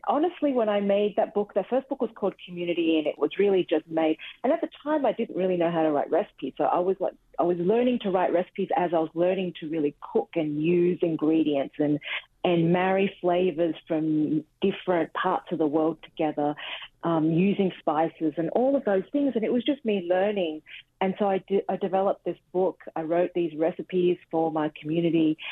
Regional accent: Sydney, New South Wales, Australia; She's an immigrant from the southern China. I grew up in Australia. So I just learned to cook by watching her.

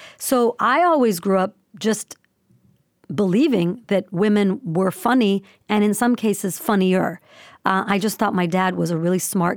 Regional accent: the South, United States; My parents were immigrants. I grew up in the South. I'm smaller than everyone else.

